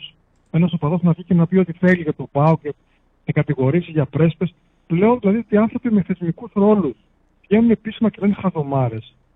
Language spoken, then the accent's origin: Greek; Chalkida, Central Greece, Greece; Εγώ δεν είμαι καν Μακεδόνας, αλλά είμαι από Φιλανδία, είμαι έτσι από Χαλκίδα.